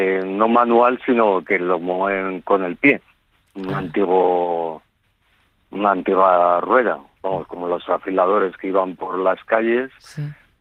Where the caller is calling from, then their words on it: Fresnadilla de la Oliva, Community of Madrid, Spain; De Madrid, un pueblo, Fresnadilla de la Oliva.